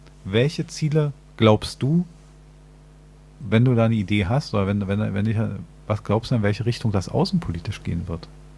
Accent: Berlin, Germany; Als Berliner wissen wir das sehr genau.

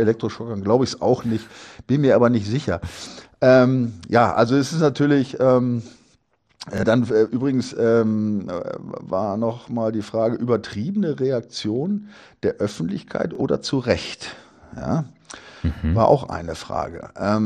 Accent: Sulingen, Lower Saxony, Germany; Und da muss ich am Wochenende noch in meine alte Heimat Suling, weil wir da 45 Jahre Abitur treffen haben.

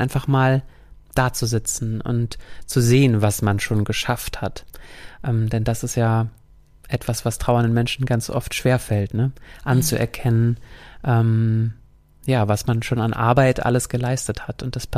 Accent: North Rhine-Westphalia, Germany; Bei uns im Sauerland auch ein Bier dazu zu trinken nach getaner Gartenarbeit.

